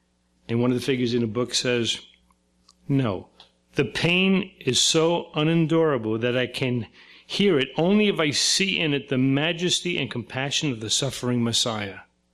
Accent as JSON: {"language": "English", "town": "Brooklyn", "region": "New York", "country": "United States", "tie": "born or raised there", "said": "I grew up in a way, I grew up in Brooklyn, like I said, a big Italian family"}